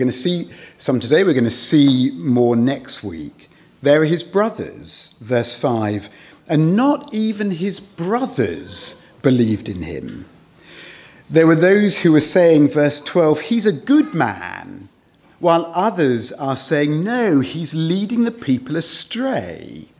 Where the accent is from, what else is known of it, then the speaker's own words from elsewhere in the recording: England, United Kingdom; apart from the fact that it interests me, being an Englishman